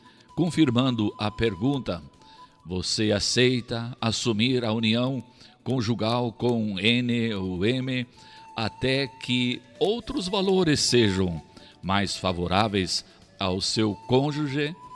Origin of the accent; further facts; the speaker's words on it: Blumenau, Santa Catarina, Brazil; E ela incluiu Blumenau, e isso me encantou porque é minha cidade natal.